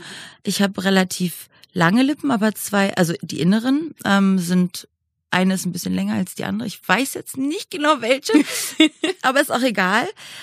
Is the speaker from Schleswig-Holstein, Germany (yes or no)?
no; Berlin, Germany; born there; Bin jetzt 35 Jahre alt und geboren in Berlin und wohne immer noch in Berlin, eine aussterbende Spezies, würde ich fast behaupten.